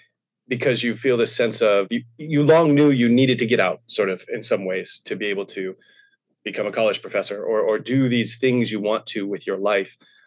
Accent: Montana, United States; moved away; so I've moved quite a bit as an adult, but have now settled in Western Oregon. And in some ways, I grew up on the Big Drive, Eastern Montana, cactus and sagebrush and dust and big, big wide open views.

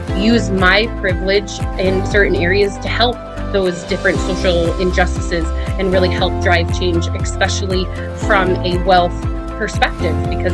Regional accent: New York, United States; also born or lived in South Carolina; I myself have experienced cultural differences growing up in New York, living my life in New York State, and then relocating down to South Carolina for a few years.

